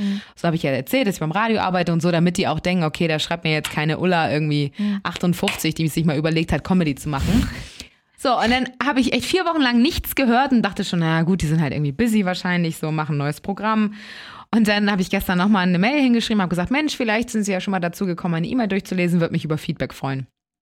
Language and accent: German; Elmshorn, Schleswig-Holstein, Germany; Und zwar komme ich ja ursprünglich aus Emshorn